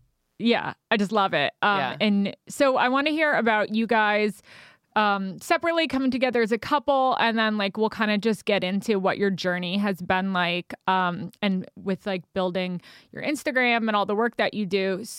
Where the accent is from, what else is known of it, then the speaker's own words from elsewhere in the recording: New York, United States; Yeah, I'm from New York and I became obsessed with like the idea of theme hotel rooms